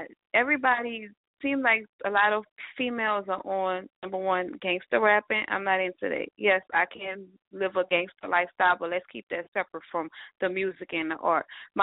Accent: New Orleans, Louisiana, United States; Like, I grew up in New Orleans, and you have to be on your toes because people talk about you, and you have to be quick, you know, with a response.

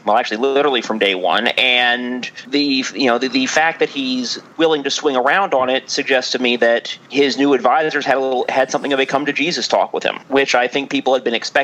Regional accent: Virginia, United States; I'm a Republican from Virginia

